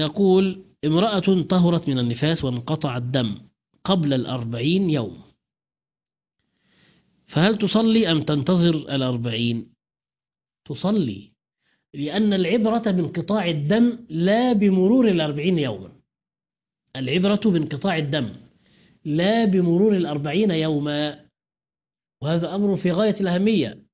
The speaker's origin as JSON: {"language": "Arabic", "country": "Egypt", "said": "فأنا أرى أن الأحوط في بلادنا مصر"}